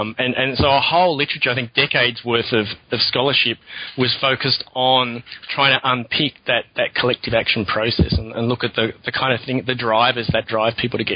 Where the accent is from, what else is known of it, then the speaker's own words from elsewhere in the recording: Australia; even though I'm Australian and I've worked mostly in Europe